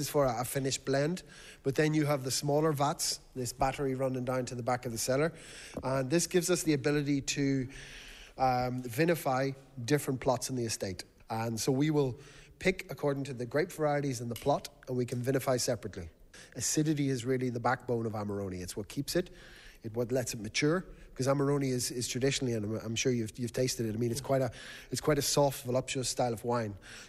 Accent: Warrenpoint, Northern Ireland, United Kingdom; also born or lived in Dublin, Ireland; So originally I'm from the northeast coast. I'm from Warren Point, County Down. And I lived in Dublin for many years

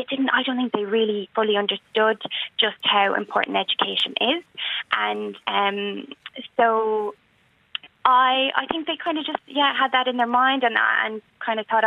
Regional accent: Navan, Leinster, Ireland; I'm from Navan, the lovely Meath, and I'm from the travelling community

